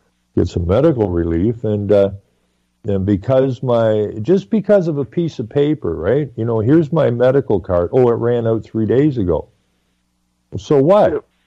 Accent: Canada; explained that I'm a Canadian and you're going to look after me whether you like it or not.

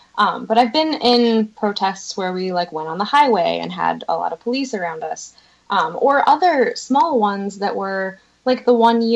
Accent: Chicago, Illinois, United States; I'm from Chicago, so I was in Chicago when the White Sox won the World Series

